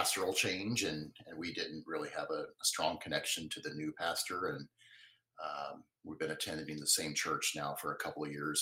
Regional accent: Wichita, Kansas, United States; So I grew up in Southwest Wichita.

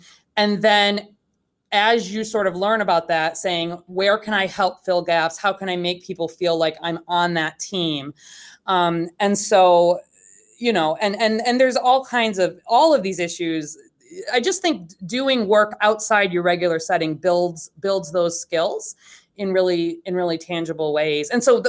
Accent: United States; particularly at the local level as an American

